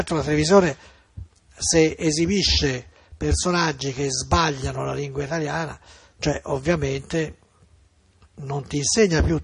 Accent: Florence, Tuscany, Italy

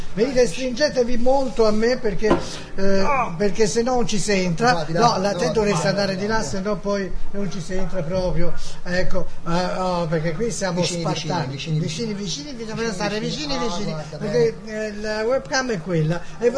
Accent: Florence, Tuscany, Italy; allora, ragazzi, sono fiorentino, sei fiorentino.

